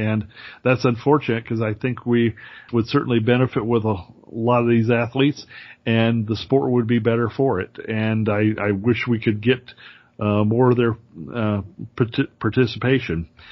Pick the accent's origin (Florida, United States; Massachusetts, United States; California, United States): Florida, United States; Orlando; But the other was in my hometown of Orlando at Tinker Field